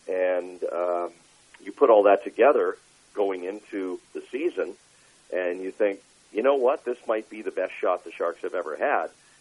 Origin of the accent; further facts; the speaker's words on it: Canada; moved away as an adult; also born or lived in San Diego / Chicago; now in United States; I'm originally from Canada, moved to the U.S. in 1982 and moved around a bit between San Diego and Chicago, and then eventually landing in the Bay Area.